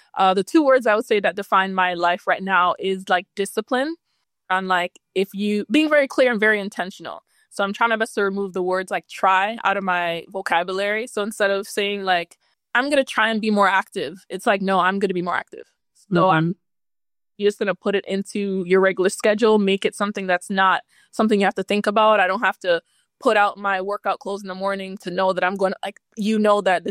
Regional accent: Jamaica; I'm Jamaican, so I was born in Jamaica. I lived there two separate times in my life, in my earlier years, the first couple of years of my life, and then I moved back in my early 20s.

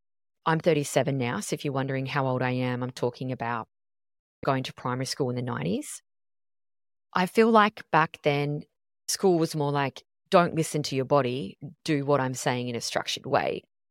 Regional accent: Tasmania, Australia; And so I grew up in Tassie and she would always have the door open and the windows open.

